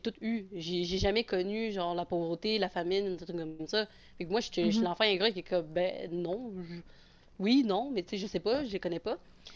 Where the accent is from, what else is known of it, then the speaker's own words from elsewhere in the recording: Quebec, Canada; also born or lived in China; je suis du québécois, je suis chinois